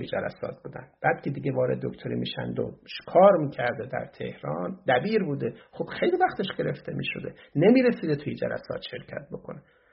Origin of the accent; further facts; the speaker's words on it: Iran; moved away; این 12 سالم که دور از ایران هستم،